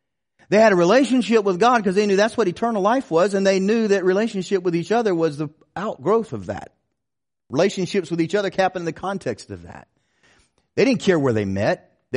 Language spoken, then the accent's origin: English; South Carolina, United States; I said, I grew up in South Carolina. I said, I was a big Clemson Tiger fan.